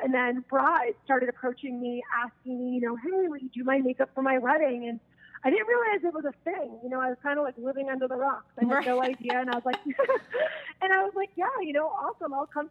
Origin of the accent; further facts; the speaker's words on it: Belmont, Massachusetts, United States; So I am originally from the Boston area. I'm in the suburb of like Belmont, which is only like 15 minutes away from the city.